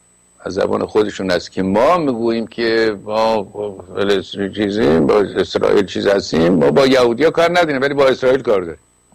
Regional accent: Iran; گفتم ما ایرانی هستیم.

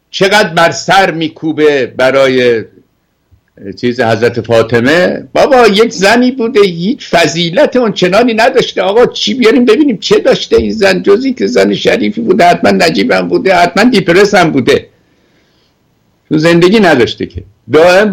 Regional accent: Iran; moved away; also born or lived in France; سال 1974 که مخلص از ایران بیرون آمدم

